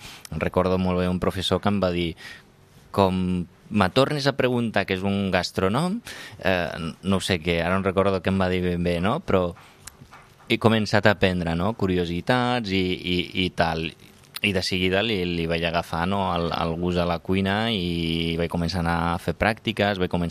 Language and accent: Catalan; Rif, Morocco; Catalan is a second language; Jo sóc del Rif, que també és un altre idioma que es parla allà, a la zona del Rif, que no té res a veure amb l'àrab